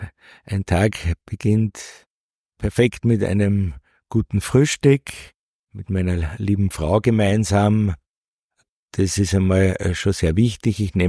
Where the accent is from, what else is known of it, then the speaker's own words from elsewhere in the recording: Gmunden, Upper Austria, Austria; Ich bin ja in Gmunden geboren, bin dort auch aufgewachsen, habe eigentlich nur mehr während meines Studiums dann einmal meine Heimatstadt verlassen. Ich habe in Wien studiert.